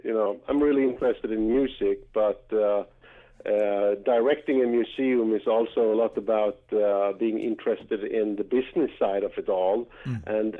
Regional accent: Sweden; growing up in Sweden in the 1970s, you couldn't avoid ABBA.

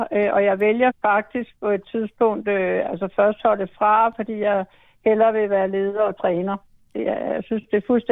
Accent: Roskilde, Zealand, Denmark; og har været i Roskilde og boet her. Jeg blev født i Roskilde

